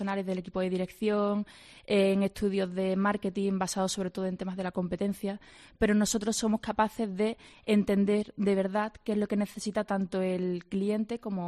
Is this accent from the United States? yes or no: no; Andalusia, Spain; estoy muy orgullosa de ser andaluza.